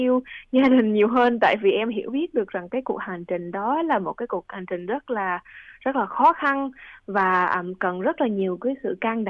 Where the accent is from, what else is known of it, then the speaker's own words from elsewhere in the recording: Australia; em nghĩ rằng là một người thế hệ thứ hai sinh ra lớn lên tại Úc